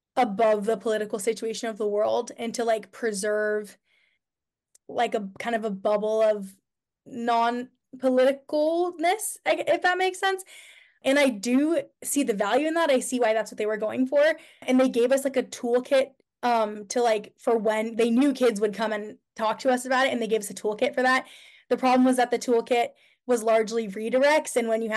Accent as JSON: {"language": "English", "region": "California", "country": "United States", "tie": "born or raised there", "said": "all my mom's family, who is my Jewish side of the family, we're all from California. We grew up very close. So I was always like, I mean, I still will probably until I die feel like California is my home"}